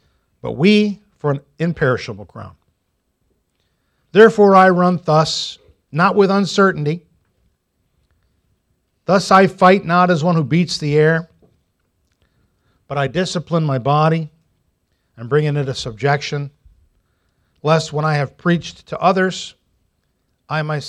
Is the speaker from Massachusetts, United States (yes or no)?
yes; Agawam, Massachusetts, United States; Now, I grew up in Agawam, Massachusetts, played Little League from the time I could remember.